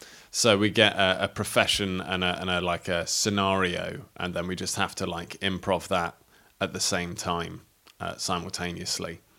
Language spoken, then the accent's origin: English; Crawley, South East England, United Kingdom; I'm from Crawley.